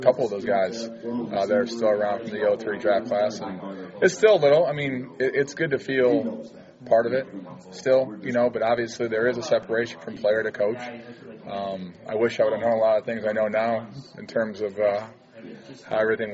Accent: Cleveland, Ohio, United States; just because I grew up obviously in Cleveland, Ohio.

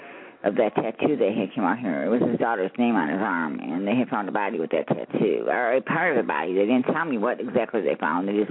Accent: Florida, United States; I'm from Citrus County, Florida.

